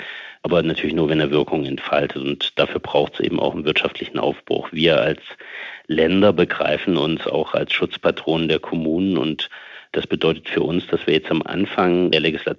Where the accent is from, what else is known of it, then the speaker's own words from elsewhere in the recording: Thuringia, Germany; Für mein Heimatland Thüringen